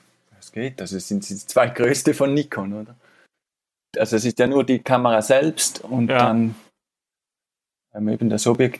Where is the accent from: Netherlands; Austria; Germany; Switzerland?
Switzerland; Ich glaube, das ist eine Marke bei uns in der Schweiz.